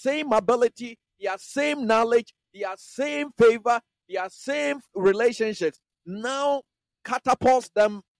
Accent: Ghana; I'm a Ghanaian.

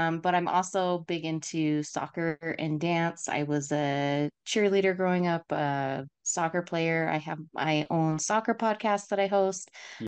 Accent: Salt Lake City, Utah, United States; I am from Salt Lake City, Utah.

